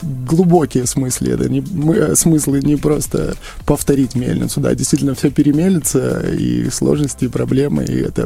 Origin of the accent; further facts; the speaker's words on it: Vilnius, Vilnius County, Lithuania; now in Belarus; уже понятно, что я не коренной белорус, и я из Вильнюса, из Литвы